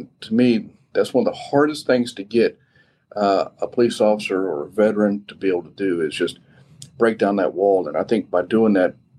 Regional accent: Missoula, Montana, United States; born there; I was born in Missoula, Montana. So to me, that's God's country.

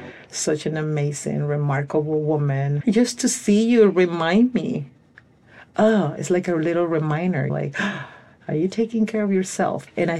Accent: Honduras; I'm from Central America. I'm the fourth of 11 kids. I was born in Honduras, Honduras. I was raised in the city.

